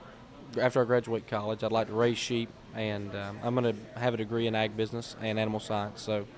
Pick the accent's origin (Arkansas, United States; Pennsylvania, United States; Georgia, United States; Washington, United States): Georgia, United States; I'm originally from Georgia